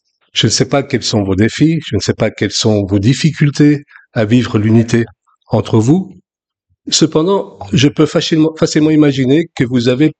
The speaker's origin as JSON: {"language": "French", "country": "France", "also_born_or_lived": "Belgium / Italy", "first_language": "French", "moved": "as an adult", "lives_now": "Switzerland", "said": "ma langue maternelle, en français. Parce que j'ai quitté la France, j'avais 19 ans, pour aller étudier en Belgique, à l'école biblique. Et puis ensuite, je ne suis plus rentré en France pratiquement. Je suis allé vivre en Italie, et maintenant depuis 13 ans en Suisse."}